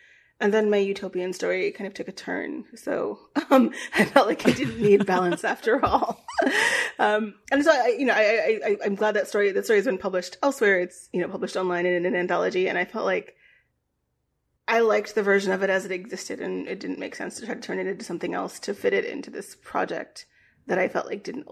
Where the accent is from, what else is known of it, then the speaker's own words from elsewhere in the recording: Virginia, United States; I grew up in Virginia. I went to a high school named after a Confederate general.